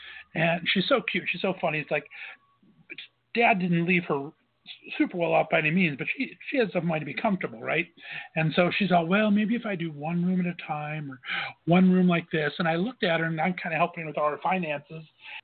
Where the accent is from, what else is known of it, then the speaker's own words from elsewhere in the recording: California, United States; The whole reason I moved back here is, you know, I'm from California originally.